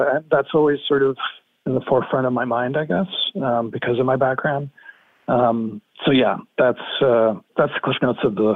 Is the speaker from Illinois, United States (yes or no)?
no; San Francisco, California, United States; born there; now in New York City, United States; I was born in San Francisco, raised mostly by my mother, and then I went back east for college, and I moved to New York City the day after I graduated